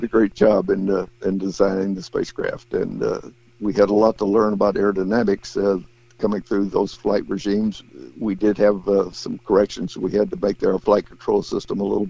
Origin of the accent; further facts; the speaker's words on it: Houston, Texas, United States; And one of my memorable moments was when I was a kid growing up in Houston, we had a big rodeo there